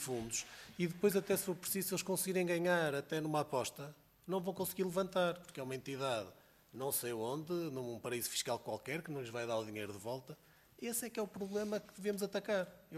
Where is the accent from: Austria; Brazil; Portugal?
Portugal; como consumidor e como português